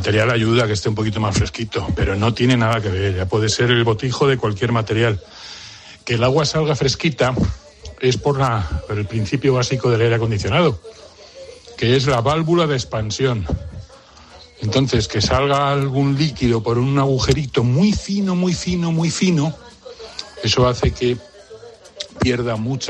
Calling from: Aranjuez, Community of Madrid, Spain; de Aranjuez.

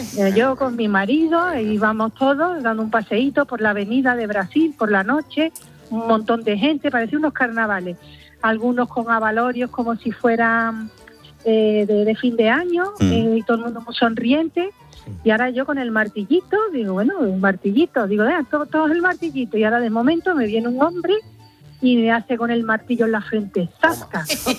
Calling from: Seville, Andalusia, Spain; also born or lived in Portugal; De Sevilla, soy de Sevilla.

